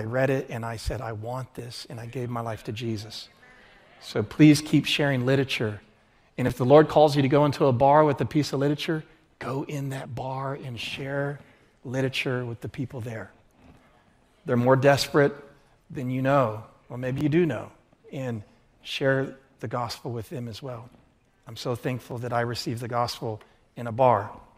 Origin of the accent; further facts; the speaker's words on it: Atlanta, Georgia, United States; I grew up in Atlanta, and I must confess to you that I was given permission to watch Saturday Night Live at a young age.